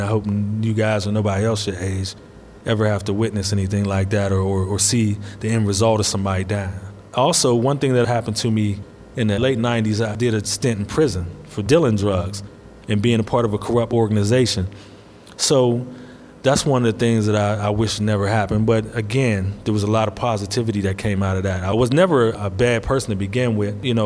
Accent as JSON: {"language": "English", "town": "Braddock", "region": "Pennsylvania", "country": "United States", "tie": "born or raised there"}